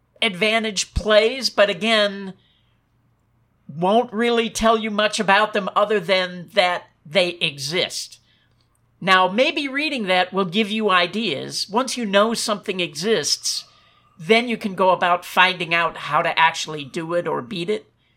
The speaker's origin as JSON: {"language": "English", "town": "Chicago", "region": "Illinois", "country": "United States", "tie": "born or raised there", "said": "Growing up in Chicago, New Yorkers all think they do two things better than anywhere else, hot dogs and pizza."}